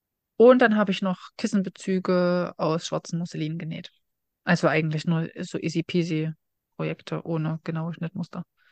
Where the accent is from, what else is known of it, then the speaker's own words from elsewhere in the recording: East Germany, Germany; wir kommen doch beide aus dem Osten. Und dann fällt mir halt ein, dass ich aus einer ganz anderen Region komme.